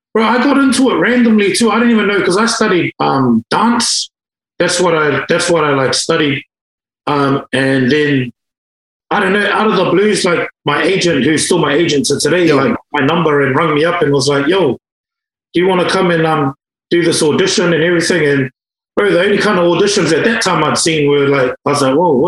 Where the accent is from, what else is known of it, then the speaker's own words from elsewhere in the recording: Tawa, Wellington, New Zealand; from the beautiful city of Wellington. Born and bred in Tawa. Spent a lot of my time out these ways in Tawa and Porirua.